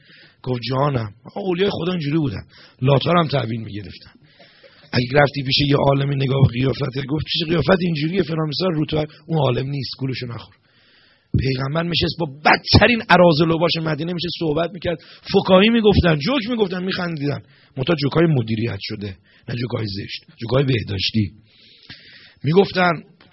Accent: Iran; ما نجات پرست نیستیم که بگیم حالا چون ما بچه ایرانیم

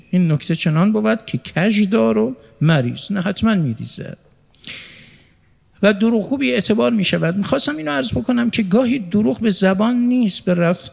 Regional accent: Mashhad, Razavi Khorasan, Iran; now in Tehran, Iran; تو همین بازار تهران از مشهد می آمدیم با پدرم، که پدرم منو گاهی با خودش می آورد برای خرید، که ایشون مثلا برای دکانش در مشهد خرید بکنه از بازار

